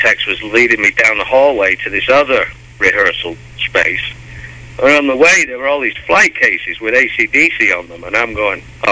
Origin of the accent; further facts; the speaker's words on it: Manchester, North West England, United Kingdom; now in London, United Kingdom; I'm originally from Manchester, and I moved down to London